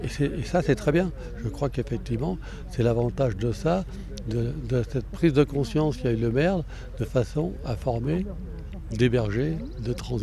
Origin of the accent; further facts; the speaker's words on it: Paris, Île-de-France, France; parce que je suis parisien